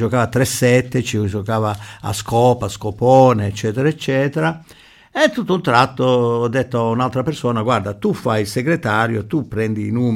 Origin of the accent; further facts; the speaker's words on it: Bari, Apulia, Italy; io sono da Bari, pugliesi